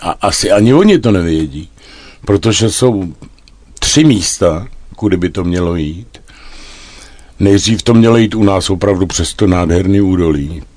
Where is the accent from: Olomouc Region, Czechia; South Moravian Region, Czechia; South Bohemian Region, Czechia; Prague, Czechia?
Prague, Czechia; A tam ty obyvatelé říkají, který mě znají, že jsem jediný Pražák, který... kterýmu nevadí